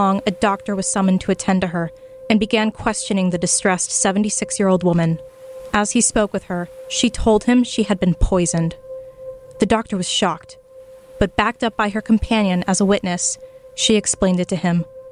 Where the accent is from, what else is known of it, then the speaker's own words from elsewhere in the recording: San Mateo, California, United States; the dinner was held in the back room at an upscale restaurant in my hometown, San Mateo. For those of you not in the Bay Area, San Mateo is roughly halfway between San Francisco and Stanford. We're right by the airport.